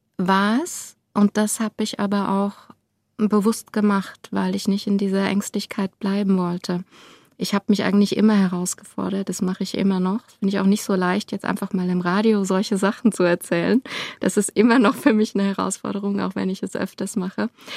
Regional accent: Länderscheid, Hesse, Germany; Ich bin in einem ganz kleinen Dorf in Länderscheid aufgewachsen, in der Nähe von Homberg-Efze, wiederum in der Nähe von Kassel.

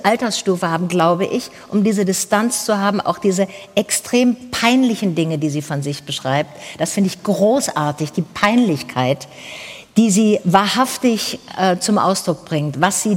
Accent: Tübingen, Baden-Württemberg, Germany; Jedenfalls gibt es es in meiner Heimatstadt Tübingen.

